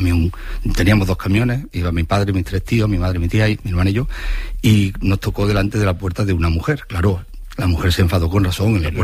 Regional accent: Lucena, Andalusia, Spain; yo soy de Lucena, un pueblo de Córdoba

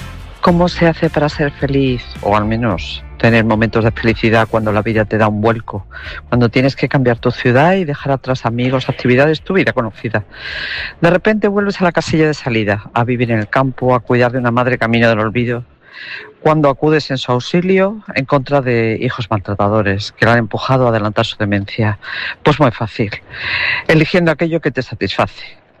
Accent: Cantabria, Spain; now in Seville, Spain; Soy cántabra en Sevilla.

